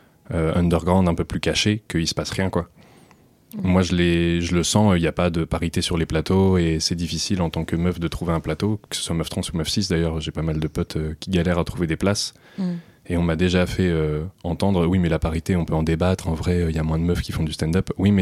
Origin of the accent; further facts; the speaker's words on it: Cherbourg, Normandy, France; Alors, bonjour. Moi, j'ai grandi à Cherbourg.